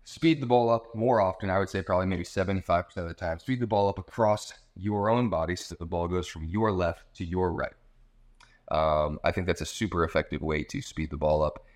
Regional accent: Darien, Connecticut, United States; also born or lived in New York City; I was born in New York City. I grew up 30 minutes outside or 45 minutes outside of New York City in Darien, Connecticut.

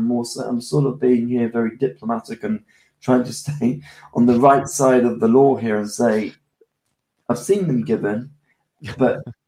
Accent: England, United Kingdom; as an Englishman myself

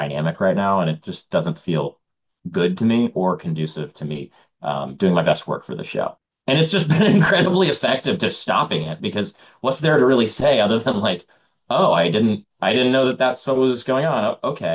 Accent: Laguna Beach, California, United States; I'm from Laguna Beach.

